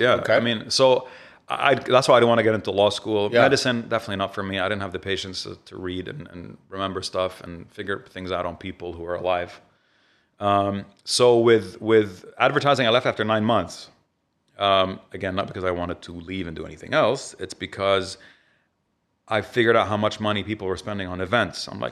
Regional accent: Riyadh, Riyadh Province, Saudi Arabia; now in Dubai, United Arab Emirates; I grew up in Riyadh.

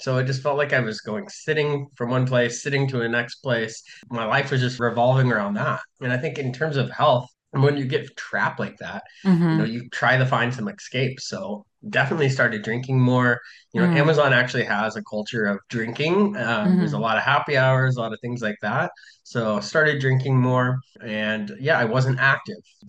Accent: Idaho, United States; Funny enough, I'm from Idaho.

